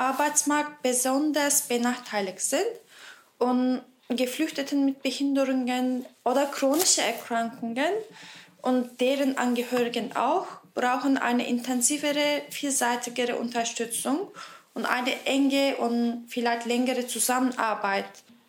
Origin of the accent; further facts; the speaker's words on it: Turkey; German is a second language; moved away as an adult; now in Berlin, Germany; Ich komme aus der Türkei und dann wohne in Berlin seit 5-6 Jahren. Ich habe in der Türkei Politik studiert, Politikwissenschaften.